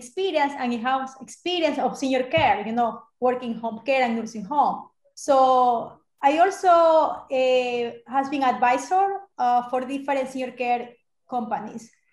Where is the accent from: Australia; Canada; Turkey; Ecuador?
Ecuador; moved away as an adult; also born or lived in Miami; now in New York, United States; Well, I'm from Ecuador, but I am in the US for about 20 years. I came to study here my career.